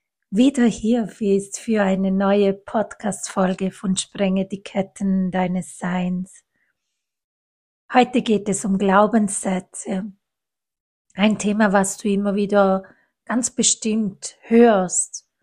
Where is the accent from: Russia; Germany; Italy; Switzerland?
Italy; bei mir in Italien, ich bin Italienerin